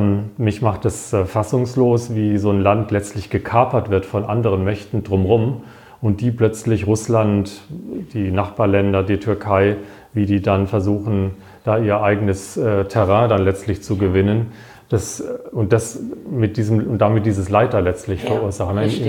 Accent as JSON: {"language": "German", "town": "Wiesloch", "region": "Baden-Württemberg", "country": "Germany", "tie": "born or raised there", "said": "in meiner Heimatstadt in Wiesloch, 1900 irgendwas."}